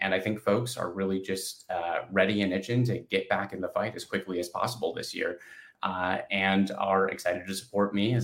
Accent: Two Rivers, Wisconsin, United States; I was born and raised in Two Rivers, Wisconsin, out in the country, as we called it, out on County Highway 42

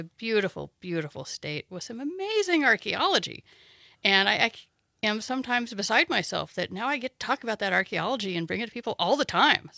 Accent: the Ozarks, United States; So grew up, if my accent may betray, in the Ozark Mountains. So I'm a little bit

